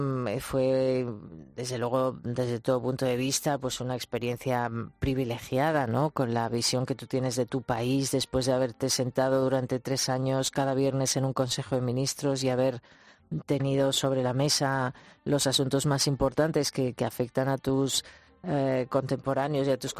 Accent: Spain; nosotros como españoles

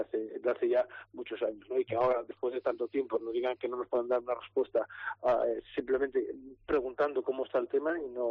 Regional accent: Cantabria, Spain; eso es lo que tenemos que defender como cántabros, y digo como cántabros

